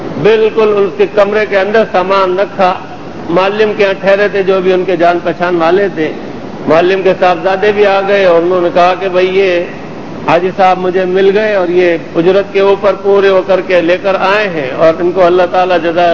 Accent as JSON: {"language": "Urdu", "country": "Pakistan", "said": "میں نے بتایا میں پاکستان کا ہوں۔"}